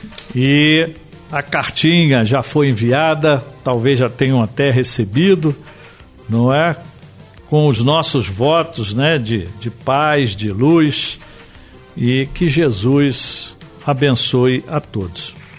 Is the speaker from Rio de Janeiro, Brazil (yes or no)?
yes; Engenho de Dentro, Rio de Janeiro, Brazil; Eu fui criado no Engenho de Dentro.